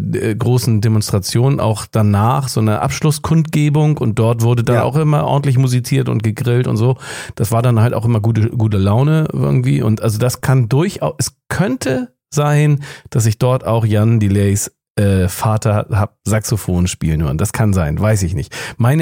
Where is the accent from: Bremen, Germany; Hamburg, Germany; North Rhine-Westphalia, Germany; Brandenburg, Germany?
Hamburg, Germany; ich war wirklich als Kind in Hamburg auf allen möglichen Ostermärschen, Friedensdemos, 1. Mai und solche Sachen.